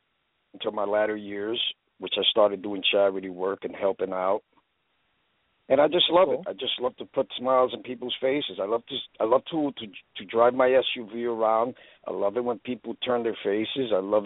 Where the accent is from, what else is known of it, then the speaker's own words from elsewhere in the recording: Brooklyn, New York, United States; moved away; also born or lived in New Jersey; Well, I hail from Brooklyn, New York. Moved to New Jersey in 69.